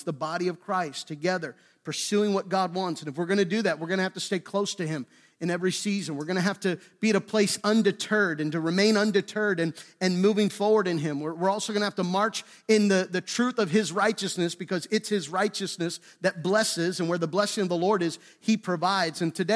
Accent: Pennsylvania, United States; And we're from Western Pennsylvania, so we know how to handle this.

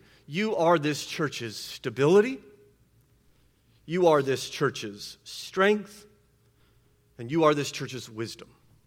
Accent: California, United States; And despite the fact that I'm a Californian, I have no experience being a woman, okay?

